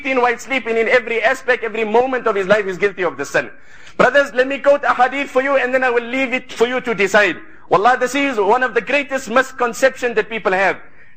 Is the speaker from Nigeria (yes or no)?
no; South Africa; brother, I don't know you, you don't know me, I'm from South Africa